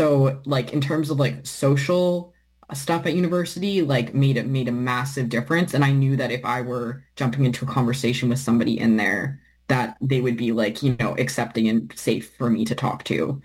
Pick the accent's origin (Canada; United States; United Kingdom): Canada; Alberta; I'm from Alberta, so I'm familiar with government book banning.